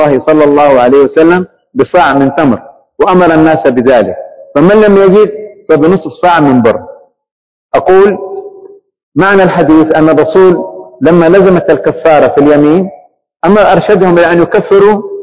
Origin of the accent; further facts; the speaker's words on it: Saudi Arabia; عندنا هنا في يعني بلادنا المملكة العربية السعودية